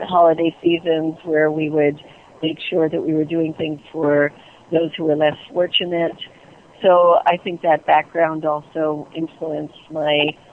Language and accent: English; New York, United States; I grew up in Shreveport on Long Island, and during the time I was growing up, I was influenced by two things that were happening.